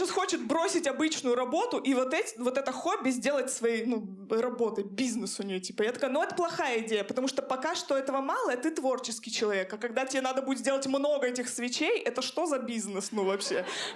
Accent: Chelyabinsk, Chelyabinsk Oblast, Russia; Ну, я понимаю, я из Челябинска, я росла в многодетной семье

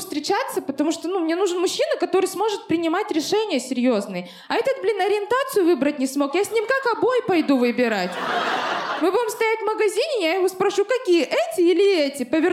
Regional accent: Russia; Мне обидно, я родилась и выросла в России.

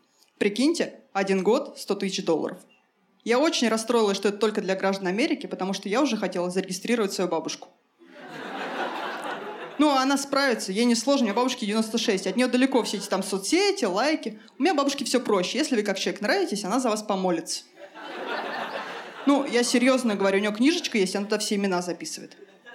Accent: Elektrostal, Moscow Oblast, Russia; И да, я из Подмосковья, город Электросталь.

